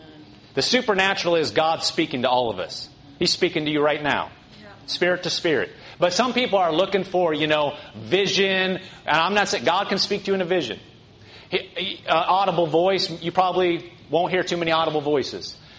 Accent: Nebraska, United States; I'm from Nebraska. We get cold there. We get hot there. I mean, it gets really cold, wind chill.

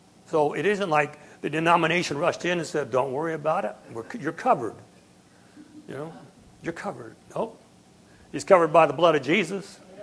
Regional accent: Midwest, United States; You know, we're from the Midwest, so we didn't know all the suburbs and stuff like that.

